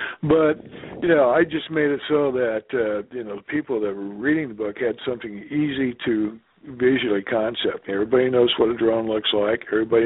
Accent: Midwest, United States; Well, number one, since I'm from the Midwest, I went back a couple of years ago to see a cousin of mine that had cancer

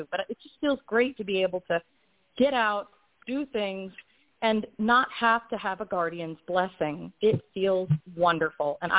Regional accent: Florida, United States; also born or lived in Orlando; Florida connection is that I was born in Orlando and grew up in Brevard County. I grew up in probably the worst county in Florida.

